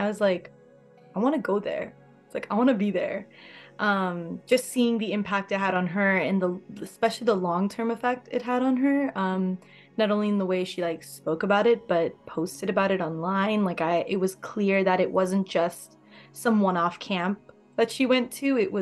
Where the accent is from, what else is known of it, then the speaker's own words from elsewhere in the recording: Madison, Wisconsin, United States; also born or lived in Washington, D.C.; I'm from Madison, Wisconsin. I did go to school in DC for a bit though, so that's kind of cool.